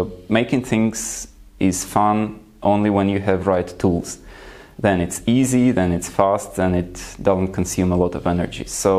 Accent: Ukraine; Because when we were in US, we mentioned we are from Ukraine, people knew.

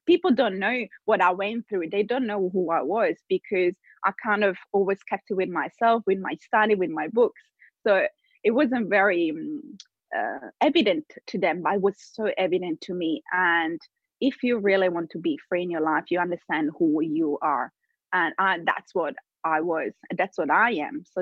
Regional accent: Italy; English is a second language; now in Australia; came to Australia 8 years ago. I'm originally Italian, as probably some people can pick that up from my accent.

